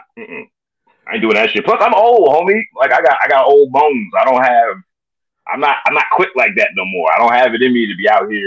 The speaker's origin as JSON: {"language": "English", "town": "Columbus", "region": "Ohio", "country": "United States", "tie": "born or raised there", "also_born_or_lived": "Chicago", "said": "So I was born in Chicago. Yeah, I grew up in Columbus, man. I'm a suburban dude, like all the way through."}